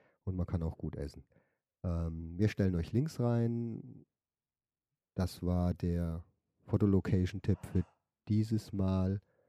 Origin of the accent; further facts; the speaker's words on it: Germany; Ich bin Deutscher.